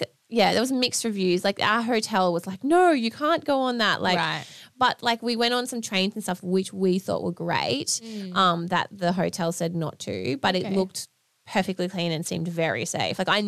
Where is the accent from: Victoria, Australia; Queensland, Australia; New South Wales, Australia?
Queensland, Australia; Like we're from Queensland in Australia and it gets hot, but it was hot there.